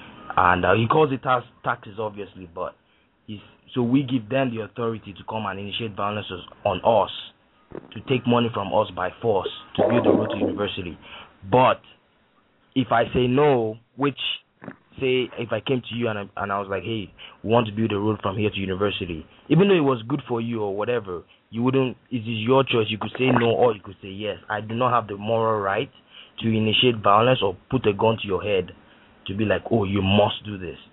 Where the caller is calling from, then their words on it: Canada; I'm actually in Canada, but I'm Nigerian